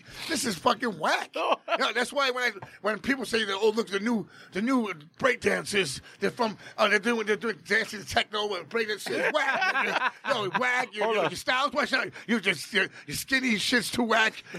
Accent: Queens, New York, United States; People get mad at me, but this is how I grew up. I'm from Jackson Heights, Queens. I'm mixed. My mother's basically Puerto Rican black. My father's Jewish, right?

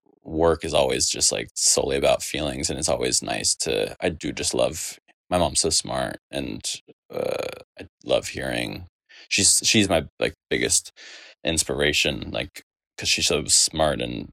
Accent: Dallas, Texas, United States; I'm from Dallas, Texas.

